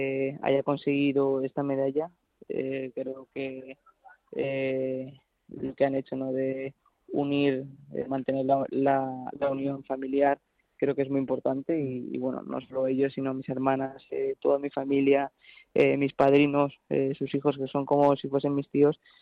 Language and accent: Spanish; Móstoles, Community of Madrid, Spain; Sí, nací en Móstoles y bueno, he vivido casi toda mi vida allí en Móstoles y actualmente sigo viviendo allí.